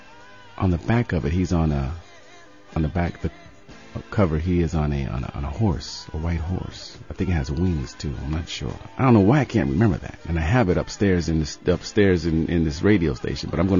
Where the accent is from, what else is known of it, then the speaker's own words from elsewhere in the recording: Ohio, United States; She went to college in Ohio. We're from Ohio, so I had to deal with all that.